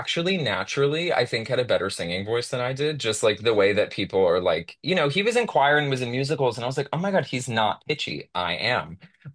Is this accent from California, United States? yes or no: yes; San Jose, California, United States; also born or lived in Boston; I was born in Boston and my extended family is all there, but I grew up mostly near like San Jose, like Bay Area, San